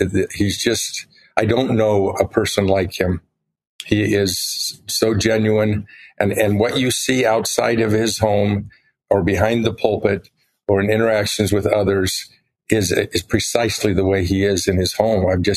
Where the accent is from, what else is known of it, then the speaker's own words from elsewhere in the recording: Bountiful, Utah, United States; and my heart has always been in Huntsville, Utah, although my parents raised their children in Bountiful.